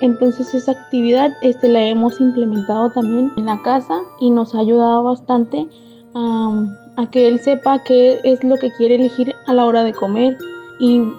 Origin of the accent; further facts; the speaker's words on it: Guadalupe, Nuevo León, Mexico; Nosotros somos del municipio de Guadalupe, de la colonia Las Sabinitas.